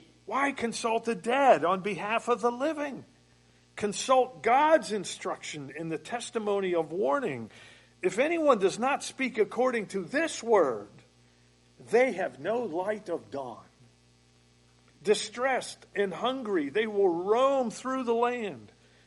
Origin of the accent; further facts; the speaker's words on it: Pennsylvania, United States; the church that I grew up in Pennsylvania, that's why I've gotten into Isaiah here